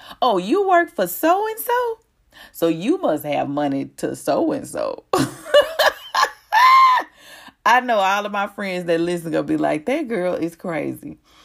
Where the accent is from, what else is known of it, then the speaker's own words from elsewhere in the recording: Mississippi, United States; I can remember growing up in the South, Mississippi to be exact, which is where I currently live right now.